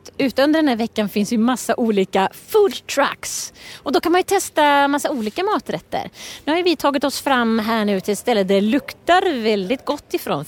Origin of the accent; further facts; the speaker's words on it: Dalarna County, Sweden; now in Linköping, Sweden; Ja, jag är ju Dalkulla, så det är helt förvirrande. Men jag har bott i Linköping i 20 år.